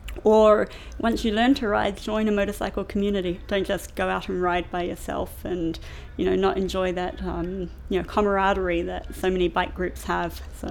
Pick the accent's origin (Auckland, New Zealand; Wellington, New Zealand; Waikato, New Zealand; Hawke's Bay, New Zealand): Wellington, New Zealand; also born or lived in Calgary; now in London, United Kingdom; I'm 38 years old. I come from Wellington, New Zealand, but have spent 10 years in Calgary, Canada, and now live in Chiswick, London, UK.